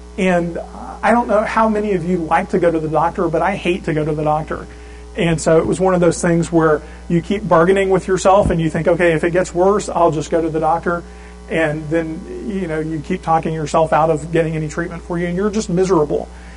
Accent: the South, United States; moved away; I grew up in the South, and so I wasn't used to snow.

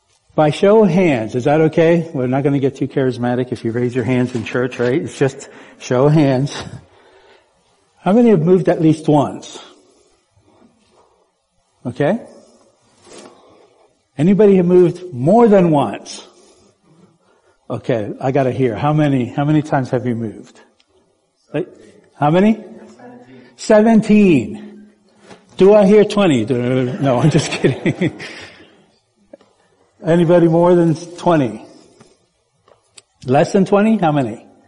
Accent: New Holland, Pennsylvania, United States; So growing up in New Holland, you know, this is Lancaster County.

